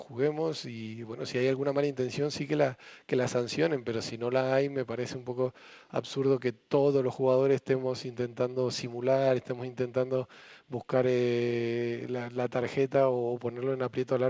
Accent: Argentina; also born or lived in Spain; now in England; de chico la miraba mucho el fútbol inglés, en Argentina pasa mucho el fútbol inglés

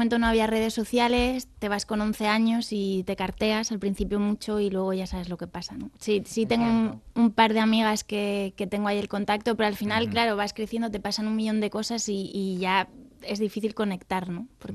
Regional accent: France; crecí en Francia y lo hablo igual que español.

